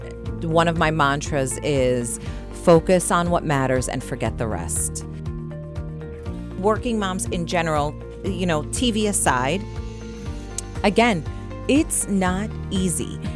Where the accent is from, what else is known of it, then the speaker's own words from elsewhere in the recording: New York City, New York, United States; also born or lived in Egypt; So I was, technically I was born in Queens, and then a couple months old, I moved back to Egypt. I lived there until I was almost 5 years old, and then moved back to New York City with my parents.